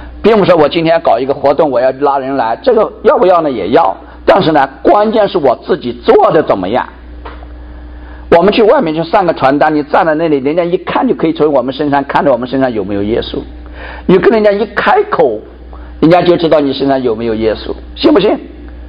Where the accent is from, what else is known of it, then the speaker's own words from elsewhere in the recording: China; 我们中国人这个读书很厉害